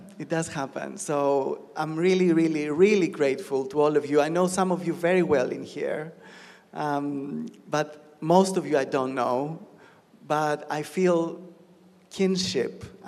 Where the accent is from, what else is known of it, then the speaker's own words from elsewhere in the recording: Greece; English is a second language; So I'm Greek, if you didn't guess from my weird accent. I'm Greek. I grew up in Greece. Both my parents are Greek.